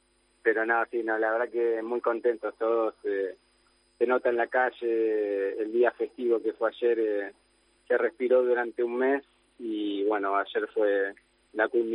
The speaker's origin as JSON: {"language": "Spanish", "country": "Argentina", "said": "Lamentablemente estamos en un país con casi la mitad de población de pobreza"}